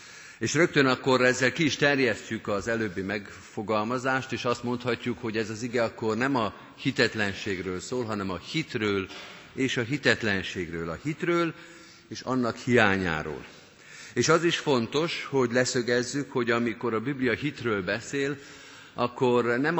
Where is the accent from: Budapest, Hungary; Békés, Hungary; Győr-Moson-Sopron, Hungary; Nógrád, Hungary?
Budapest, Hungary; Én Pesten nőttem föl, és emlékszem a régi villamosokra.